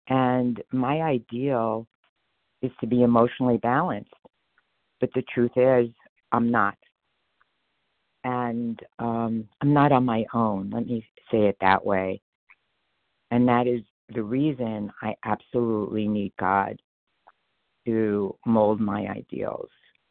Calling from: Asheville, North Carolina, United States; Asheville, North Carolina.

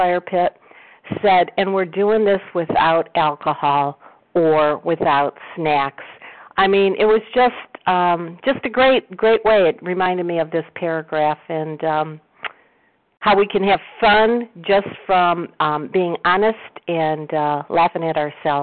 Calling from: Cleveland, Ohio, United States; Hi, this is … I'm calling from Cleveland.

